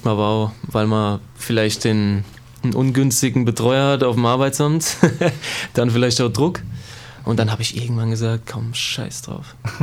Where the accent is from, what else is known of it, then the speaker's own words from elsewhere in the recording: Hockenheim, Baden-Württemberg, Germany; also born or lived in Speyer; bin 28 Jahre alt. Ich wünsche, ich könnte sagen, ich bin 22, aber ich bin 28 Jahre alt. Ja, bin in Hockenheim groß geworden, gebürtig aus Speyer, aber in Hockenheim groß geworden